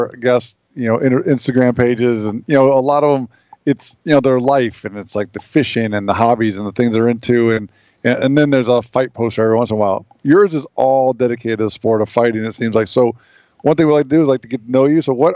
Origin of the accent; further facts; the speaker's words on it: Indiana, United States; you know, I come from Indiana, the greatest basketball state of all time.